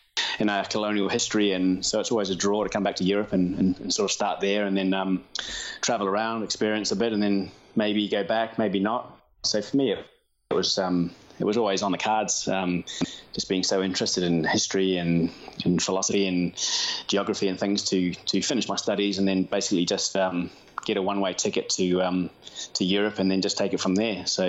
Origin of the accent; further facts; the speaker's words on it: New Zealand; So probably, Mexico really stood out as a fascinating place of diversity and so different to growing up in New Zealand.